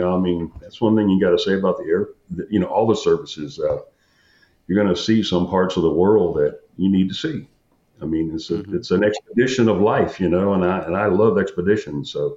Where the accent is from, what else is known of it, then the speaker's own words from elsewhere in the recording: Tampa, Florida, United States; I had moved there and was living there, and I processed through the AFI station in Jacksonville, Florida. My home is Tampa, actually.